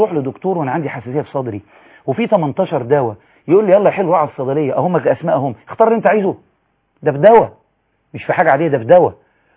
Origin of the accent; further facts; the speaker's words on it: Egypt; بحكم ان احنا مصريين